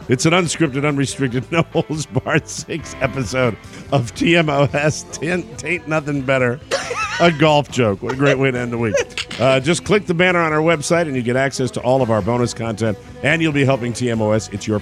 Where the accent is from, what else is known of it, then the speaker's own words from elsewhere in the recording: Glastonbury, Connecticut, United States; And when they opened in the South Glastonbury part of my hometown, we went to Olympic.